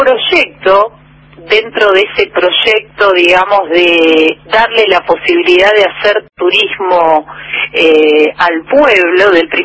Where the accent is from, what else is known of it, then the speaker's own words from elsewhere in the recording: Caleta Olivia, Santa Cruz, Argentina; also born or lived in La Plata; soy de aquí, de la Patagonia, soy nacida en Caleta, Bolivia, criada aquí en la zona, pero me formé en la ciudad de La Plata, donde viví 11 años